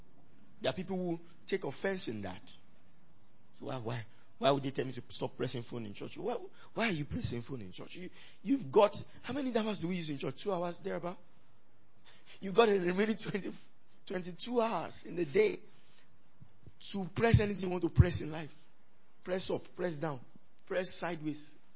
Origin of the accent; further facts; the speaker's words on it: Nigeria; I'm Nigerian.